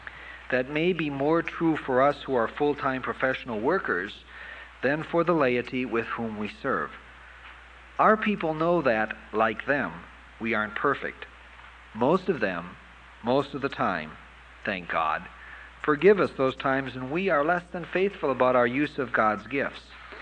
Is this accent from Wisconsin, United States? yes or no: yes; Appleton, Wisconsin, United States; It's legitimate. I grew up in Appleton. That's where the pad comes from.